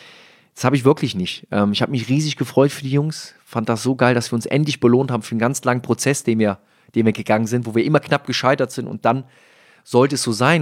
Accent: Rhineland, Germany; Als Rheinländer bringt man auch viel Energie mit.

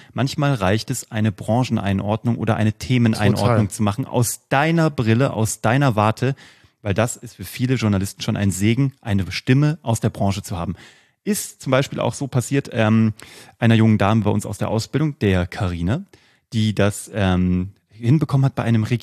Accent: Kassel, Hesse, Germany; now in Munich, Germany; Bei mir ist es die HNA, die Hessisch-Niedersächsische Allgemeine, weil ich komme aus Kassel.

